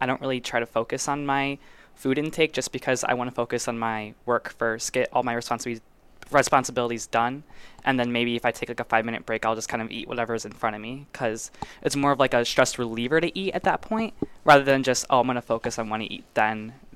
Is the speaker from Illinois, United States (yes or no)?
yes; Chicago, Illinois, United States; because I'm from Chicago, so I try to make the most time I have out here as possible.